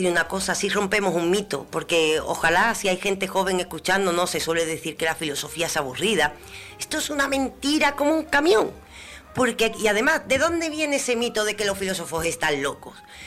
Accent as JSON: {"language": "Spanish", "region": "Andalusia", "country": "Spain", "said": "Pero además es un programa para que nos cojamos cariño a nosotros como andaluces."}